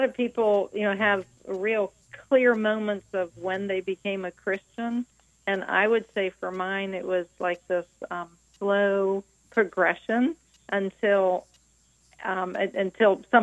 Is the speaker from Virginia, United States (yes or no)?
yes; Virginia, United States; I grew up, well, two different places, in Fairfax County, Virginia, which is not too far from Washington, D.C. And then at 12, we moved to the country out on the Chesapeake Bay, still in Virginia. So I'm a Virginia girl.